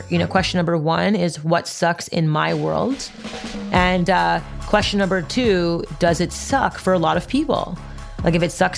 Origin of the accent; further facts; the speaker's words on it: Montreal, Quebec, Canada; My mother's from Japan and my dad's from India. And I grew up in Montreal, Canada.